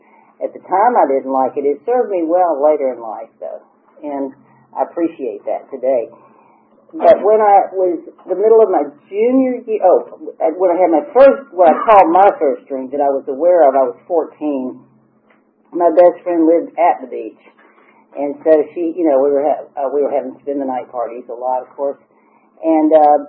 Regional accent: Jacksonville, Florida, United States; born there; I was born in Jacksonville, Florida, and my family, my dad was a practicing alcoholic

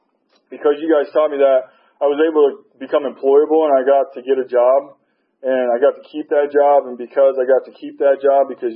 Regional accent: Georgia, United States; And I'm born and raised in Georgia. I got family, aunts here. I got family all over the state.

